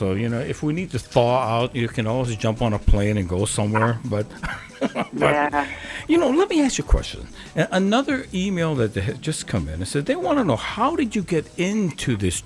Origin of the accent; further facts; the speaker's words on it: Hawaii, United States; I'm from Hawaii. You know, I'm always thinking about Hawaii as soon as the snow hits, you know.